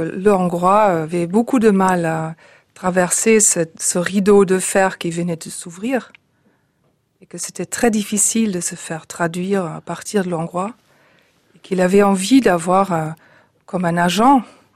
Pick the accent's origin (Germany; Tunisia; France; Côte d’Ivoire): Germany; c'est un peu l'ironie de l'histoire que moi, en tant qu'Allemande